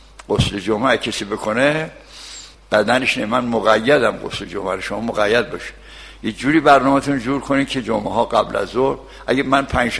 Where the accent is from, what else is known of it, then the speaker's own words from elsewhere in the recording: Kashan, Isfahan, Iran; من خوشحالم گاهی یادم میاد کاشی هم، چون کاشان غیر شهر دیگه است